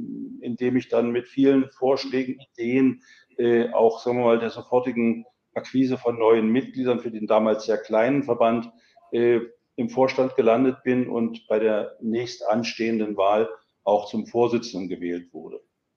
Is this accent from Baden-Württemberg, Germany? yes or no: no; Saxony-Anhalt, Germany; also born or lived in Leipzig; weil ich stamme aus Sachsen-Anhalt, bin in der Nähe von Magdeburg geboren, aufgewachsen und dann in den 80er Jahren nach Leipzig zum Studium gegangen.